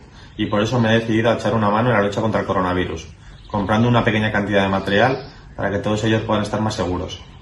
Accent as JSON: {"language": "Spanish", "town": "Valladolid", "region": "Castile and León", "country": "Spain", "said": "quiero poner mi granito de arena y ayudar en la lucha contra el coronavirus en mi ciudad, Valladolid"}